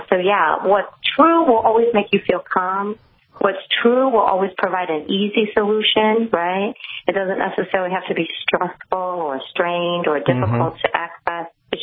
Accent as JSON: {"language": "English", "town": "Grand Island", "region": "New York", "country": "United States", "tie": "born or raised there", "lives_now": "Long Island, United States", "said": "I grew up in a small town upstate New York called Grand Island. It's a suburb of Buffalo."}